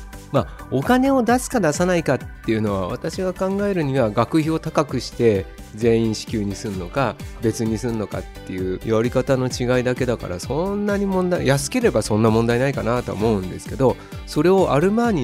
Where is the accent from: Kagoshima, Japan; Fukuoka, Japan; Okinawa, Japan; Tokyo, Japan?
Tokyo, Japan; Asakusa; 私浅草出身ですけど